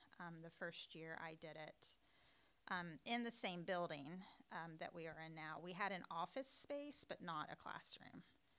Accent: Murray, Kentucky, United States; born there; I was born in Murray, Kentucky in 1975.

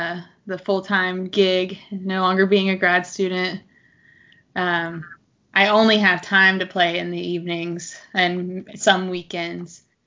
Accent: Ohio, United States; That's and then Candom Park, which are things that I grew up with because I grew up in Southern Ohio.

